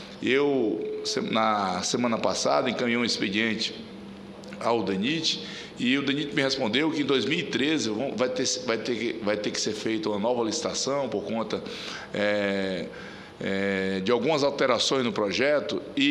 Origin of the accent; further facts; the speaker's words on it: Acre, Brazil; Nasci e me criei no Acre. Tenho 50 anos, então já fiz muitas viagens.